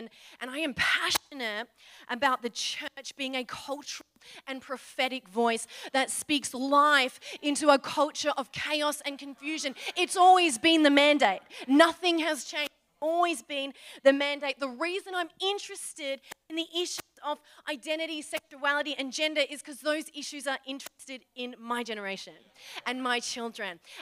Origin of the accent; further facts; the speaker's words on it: Perth, Western Australia, Australia; moved away as an adult; also born or lived in Byron Bay; I actually grew up right here in Perth. So, yes, I've been in, I know, this is the homeland. I grew up on Scarborough Beach, my friends, and then I left for that terrible place called Byron Bay when I was 18 years old.